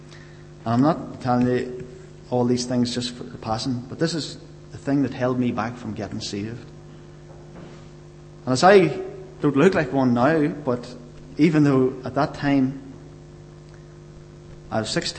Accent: Cookstown, Northern Ireland, United Kingdom; I am from Cookstown, and I still live in Cookstown.

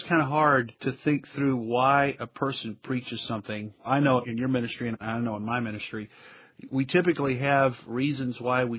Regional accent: Texas, United States; So, well, and I'm from Texas, so everybody drinks Dr. Pepper in Texas.

